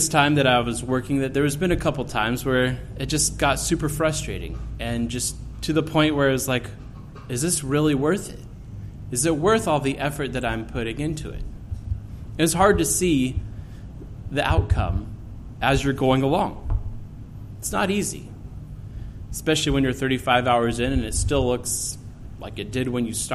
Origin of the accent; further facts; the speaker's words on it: United States; Growing up in the United States, it's hard to see the country destroying itself as it is.